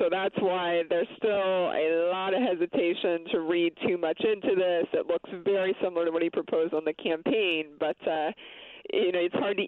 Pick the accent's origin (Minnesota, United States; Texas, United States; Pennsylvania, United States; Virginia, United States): Pennsylvania, United States; I come from Pennsylvania, so I come from dairy country in the Harrisburg-Hershey area of Pennsylvania.